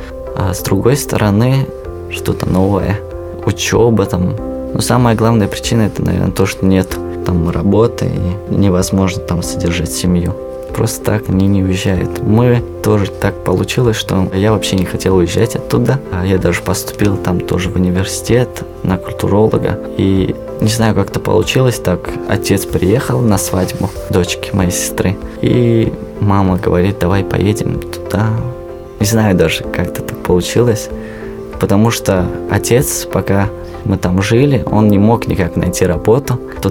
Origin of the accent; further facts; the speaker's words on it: Tajikistan; moved away; Ну, я говорил, что из Таджикистана.